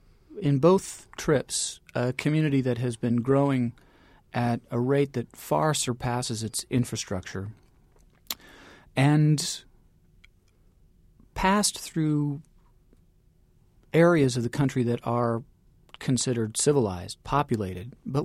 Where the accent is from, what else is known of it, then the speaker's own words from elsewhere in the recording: the Dakotas, United States; I'm just under a quarter Sioux, not enrolled on the – I grew up on the Standing Rock Reservation in North and South Dakota.